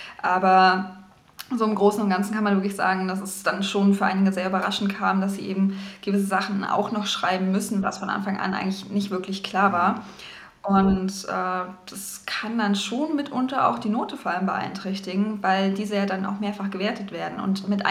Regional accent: Baden-Württemberg, Germany; mittlerweile wohne ich in Brandenburg seit 6 Jahren. Ich komme aber tatsächlich gebürtig aus Baden-Württemberg. Also ich bin im Herzen immer noch Schwabe

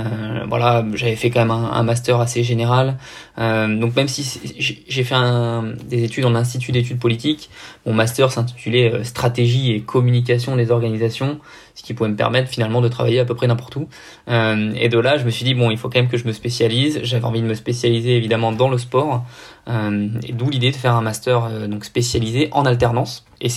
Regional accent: south of France, France; accent: Parisian; potentiellement l'accent du sud, vu que j'y ai passé ma vie, se sont un peu annihilés. Et donc, j'ai un accent...

